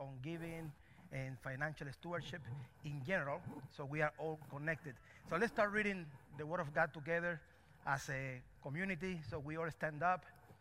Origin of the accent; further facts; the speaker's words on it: Cuba; I'm from Cuba, so when it's cold, it feels like Alaska.